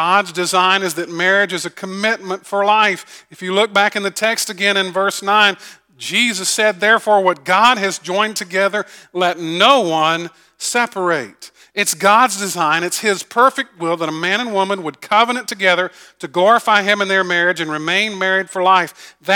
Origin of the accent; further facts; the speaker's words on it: Augusta, Georgia, United States; I grew up in Augusta, and I sort of grew up on the redneck side of town. In Augusta, in South Augusta. So I have a little bit of hood in me.